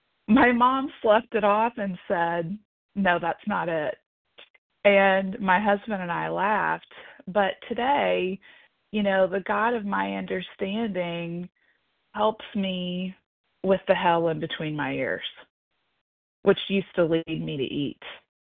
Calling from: Cincinnati, Ohio, United States; I'm calling from Cincinnati, Ohio.

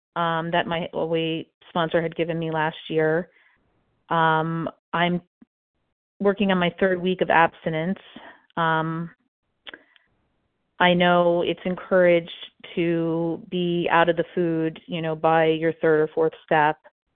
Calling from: New Jersey, United States; New Jersey.

